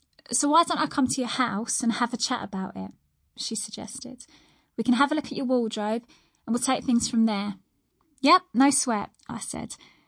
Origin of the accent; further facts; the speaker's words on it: Luton, East of England, United Kingdom; I was brought up in Luton, and for a long time, it was just me and my mother.